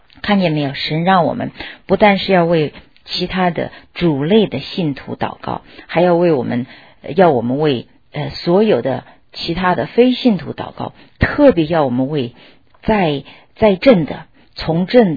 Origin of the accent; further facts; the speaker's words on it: China; moved away; 我们中国人只要吃饭的都知道盐的功用哈。我小的时候在国内的时候，家里每年到过年的时候都会腌腊肉